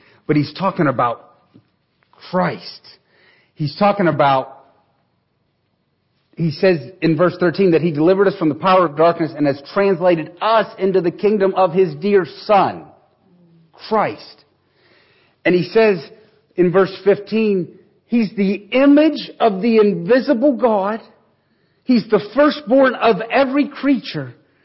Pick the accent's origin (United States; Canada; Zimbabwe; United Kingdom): United States; Elkins; I grew up in Elkins. My skin color is Caucasian.